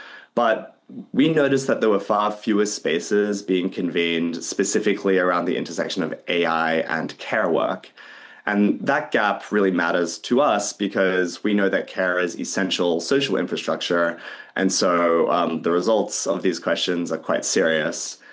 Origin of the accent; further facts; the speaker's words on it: Australia; now in United States; I grew up in Australia and came up in traditions around gender justice, immigrant justice, LGBTQ movements.